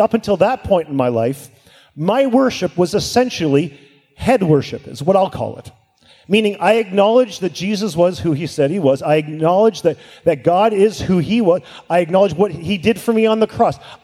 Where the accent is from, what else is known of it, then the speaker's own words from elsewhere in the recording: Hamilton, Ontario, Canada; I remember being 19 years old, growing up in Hamilton, went to a missions convention.